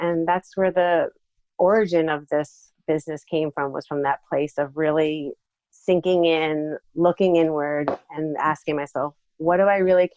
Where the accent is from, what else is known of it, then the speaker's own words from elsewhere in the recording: Massachusetts, United States; I'm speaking to you from Western Mass today, which is actually where I grew up. It's my hometown, and over many years tried to escape the valley like many do and just couldn't leave, kept coming back.